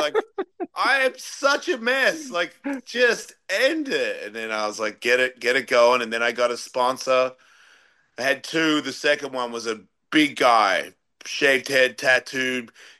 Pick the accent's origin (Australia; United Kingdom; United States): Australia; I'm from Australia